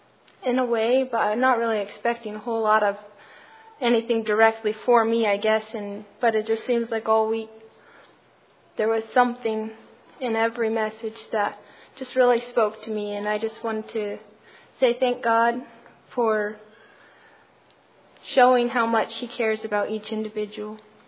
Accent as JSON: {"language": "English", "town": "Harrisonville", "region": "Missouri", "country": "United States", "said": "I'm from Harrisonville, Missouri."}